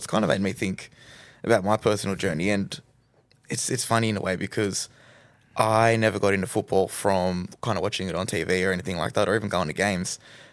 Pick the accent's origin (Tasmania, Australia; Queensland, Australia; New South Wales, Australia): New South Wales, Australia; Sydney; I'm from Western Sydney.